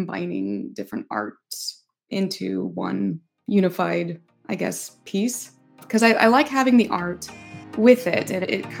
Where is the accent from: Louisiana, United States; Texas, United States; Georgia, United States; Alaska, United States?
Georgia, United States; Norcross; I actually was born and raised in Norcross, Georgia. And then it kind of became Peachtree Corners.